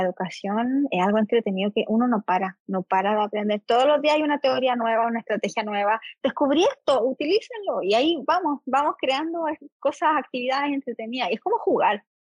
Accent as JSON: {"language": "Spanish", "town": "Chillán Viejo", "region": "Ñuble", "country": "Chile", "said": "yo me fui a la universidad desde Chillán Vejana, ahí la cuna de Bernardo Higgins."}